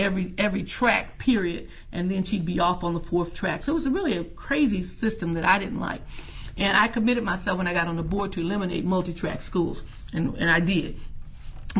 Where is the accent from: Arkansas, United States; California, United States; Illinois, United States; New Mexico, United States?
Arkansas, United States; I mean, I'm from Arkansas. It's still Arkansas.